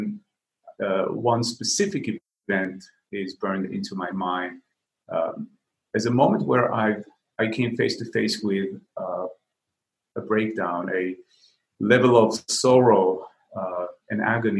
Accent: Israel; I was 6 years old and I grew up in Israel.

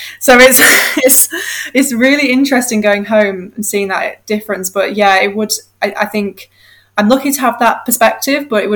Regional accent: Wakefield, Yorkshire and the Humber, United Kingdom; like I'm originally from Wakefield

